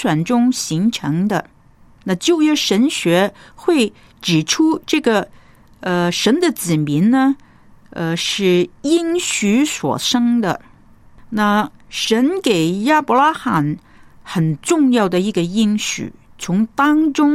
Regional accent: China; 作为一个中国人是非常荣耀的事

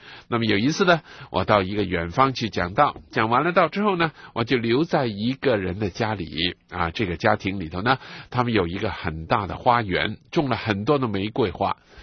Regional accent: China; 我知道我们中国人呢都是比较上物质方面的很节省的一个民族啊

